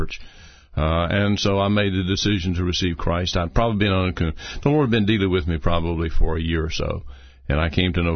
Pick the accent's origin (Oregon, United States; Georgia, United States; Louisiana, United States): Georgia, United States; Albany; Well, I was born and raised right there in Albany, Georgia.